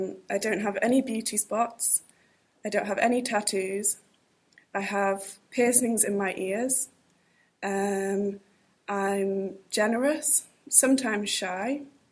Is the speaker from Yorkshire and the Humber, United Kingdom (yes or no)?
no; Wales, United Kingdom; I was born in January 1989. I'm from North Wales, which makes me Welsh.